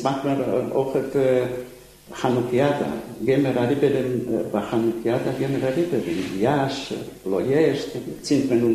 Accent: Cluj-Napoca, Cluj County, Romania; born there; German is a second language; Ich bin geboren in Klosenburg.

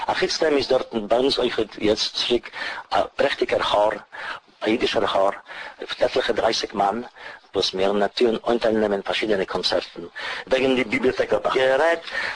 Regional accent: Russia; born there; German is a second language; Ich bin geboren in Russland.

